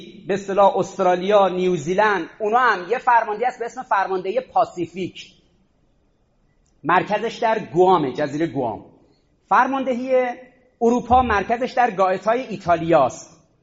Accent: Iran; آقا ما ایرانی هستیم

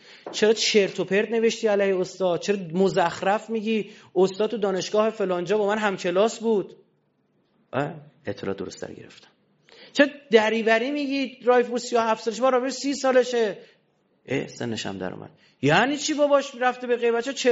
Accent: Iran; به من گفتن بچه کجایی؟ نمیگفتم، بودم بچه ایرانم.

